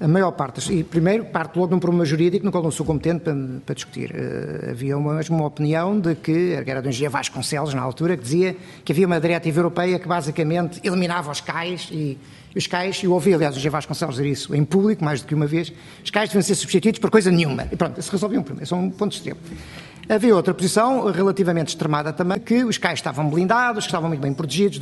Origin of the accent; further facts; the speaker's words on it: Portugal; como português, como consumidor.